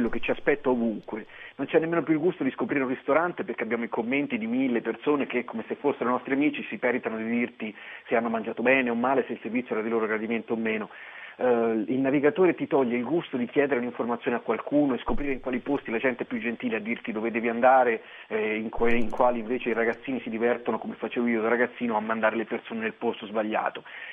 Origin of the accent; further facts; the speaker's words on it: Forte dei Marmi, Tuscany, Italy; born there; Io sono nato a Forte dei Marmi